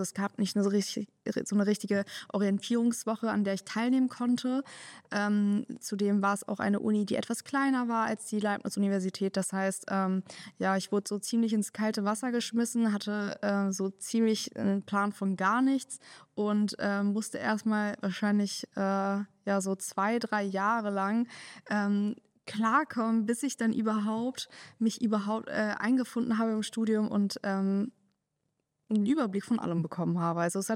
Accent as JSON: {"language": "German", "town": "Hannover", "region": "Lower Saxony", "country": "Germany", "said": "Eigentlich komme ich aus Hannover"}